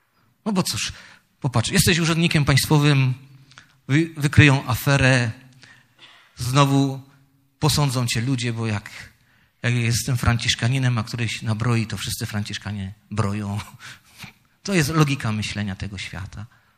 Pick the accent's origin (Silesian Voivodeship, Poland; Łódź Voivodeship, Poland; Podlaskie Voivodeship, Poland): Silesian Voivodeship, Poland; Jaworzno; Kiedyś przed laty w mieście obok, w Jaworznie, skąd pochodzę, miałem takie trudne doświadczenie duchowe.